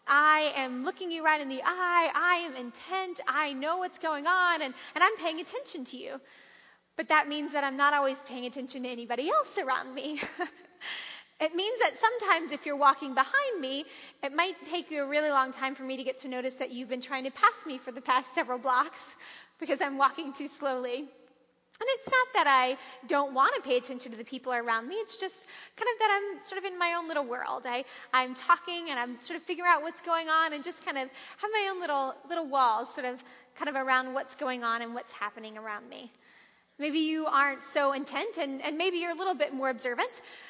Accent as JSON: {"language": "English", "region": "Louisiana", "country": "United States", "also_born_or_lived": "Michigan", "lives_now": "Kansas City, United States", "said": "And being new to Kansas City, neither of us are from the area. I'm from Louisiana, and he's from Michigan."}